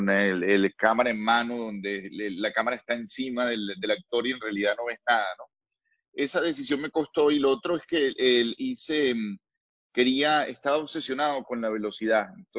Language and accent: Spanish; Caracas, Capital District, Venezuela; me he volcado al venezolano como una especie de refugio, porque es como hablo yo soy caraqueño